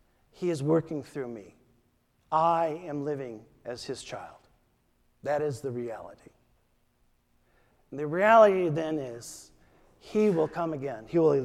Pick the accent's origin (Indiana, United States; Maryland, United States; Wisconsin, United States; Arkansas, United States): Wisconsin, United States; Some of you know that I'm from Wisconsin. I hope the Packers will win the Super Bowl.